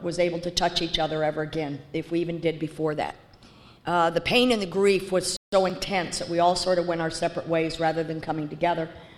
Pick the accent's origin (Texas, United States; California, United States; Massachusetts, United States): Texas, United States; I was raised in Southwest Texas. I want you to know that, on the border with Juarez.